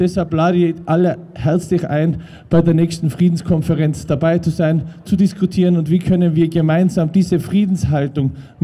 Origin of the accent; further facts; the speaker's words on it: Innsbruck, Tyrol, Austria; ich bin in Innsbruck geboren und aufgewachsen